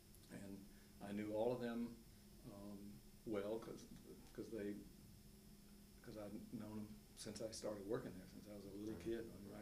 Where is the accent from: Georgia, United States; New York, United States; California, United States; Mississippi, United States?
Georgia, United States; Atlanta; Well, I was born in January 14th, 47, mm-hmm. I'm 63, mm-hmm. In Atlanta. So I grew up in Atlanta, Dr. King's hometown.